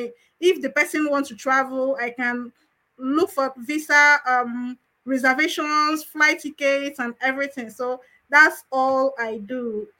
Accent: Nigeria; because I don't know whether it's because I'm a Nigerian or what.

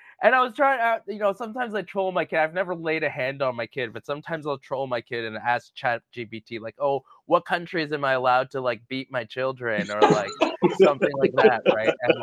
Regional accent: Canada; now in South Korea; I'm Canadian and I live in Korea

